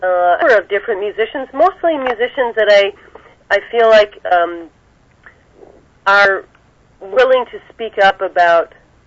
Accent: Ohio, United States; You know, I grew up in Northeast Ohio, so I was growing up, the students were killed at Kent State.

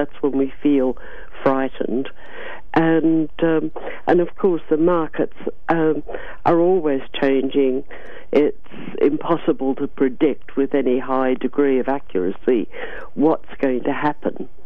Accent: Australia; I'm an Australian, as you said

